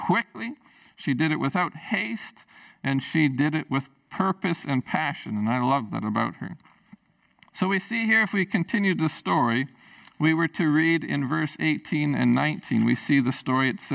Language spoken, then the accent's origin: English; Prince Rupert, British Columbia, Canada; So when I grew up in Prince Rupert as a young person